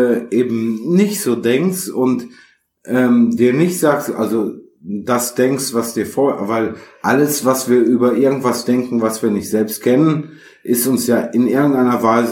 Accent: West Germany, Germany; ich bin jetzt auch im Westen der Republik aufgewachsen.

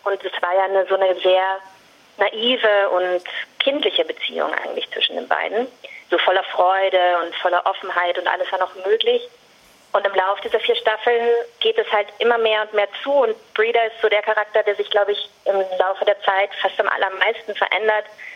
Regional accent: Vienna, Austria; ich bin halt ursprünglich aus Wien. Das heißt, meine Eltern sind hier, mein Partner ist hier.

